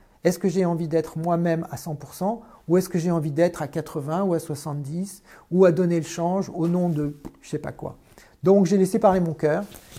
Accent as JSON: {"language": "French", "country": "France", "said": "j'ai été challengé en tant que Français"}